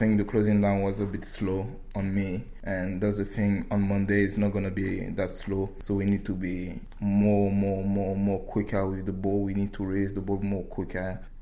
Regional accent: France; I grew up in France

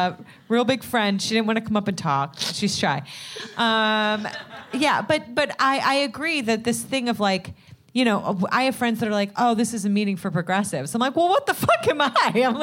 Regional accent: Ohio, United States; Where are you from? Because I'm from Ohio, and that's like a big fucking deal.

